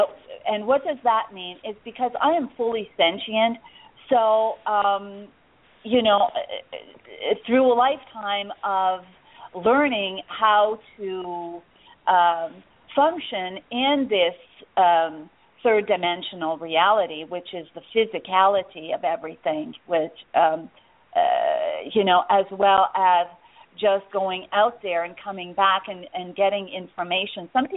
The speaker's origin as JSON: {"language": "English", "town": "Montreal", "region": "Quebec", "country": "Canada", "tie": "born there", "said": "Well, I was born in Montreal, Quebec, in Canada."}